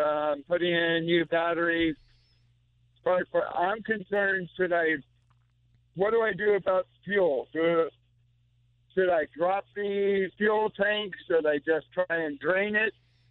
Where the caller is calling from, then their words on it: Wells, Maine, United States; I'm calling from Wells, Maine.